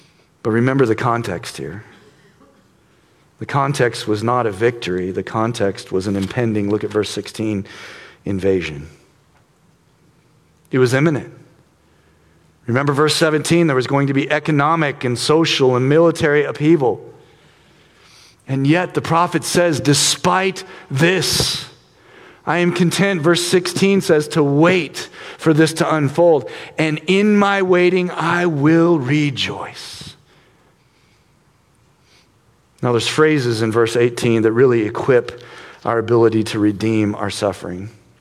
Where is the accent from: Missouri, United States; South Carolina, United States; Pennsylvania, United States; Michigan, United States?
Missouri, United States; Growing up in Missouri, I was always told that Arkansas is like where you don't want to live.